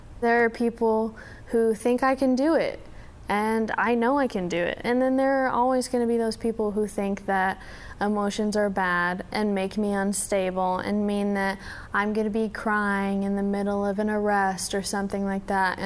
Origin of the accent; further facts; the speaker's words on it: Texarkana, Texas, United States; born there; I was born in Texarkana in Texas. It's a city near where Oklahoma, Arkansas, Texas, and Louisiana come together.